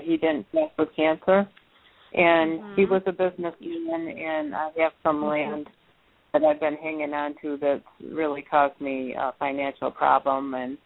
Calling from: New York, United States; Yes, I'm calling from New York.

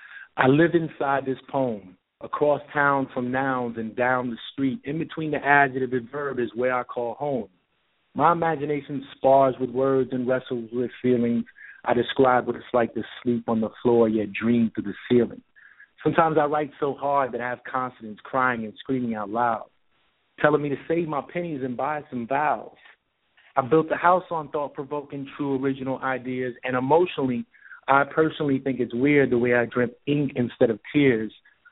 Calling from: Tampa, Florida, United States; from Tampa.

